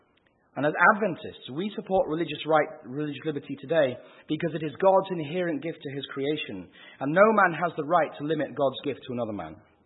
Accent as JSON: {"language": "English", "country": "United Kingdom", "lives_now": "United States", "said": "Okay, I'm a Brit, I'm saying this, but this is absolutely true."}